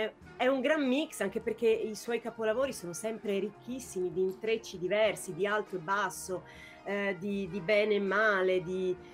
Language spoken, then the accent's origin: Italian; France; now in Italy; Sono una francese in Italia, arrivata qua, lì ero, insomma, un mix, sempre un mix